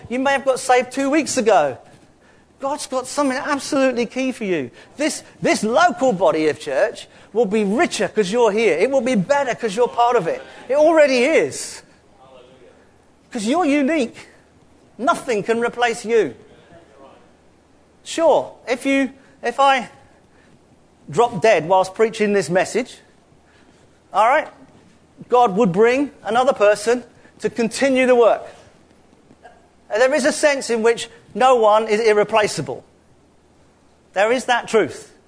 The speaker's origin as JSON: {"language": "English", "region": "London", "country": "United Kingdom", "tie": "born or raised there", "said": "I'm a southerner. I grew up in London. I loved living in Sussex."}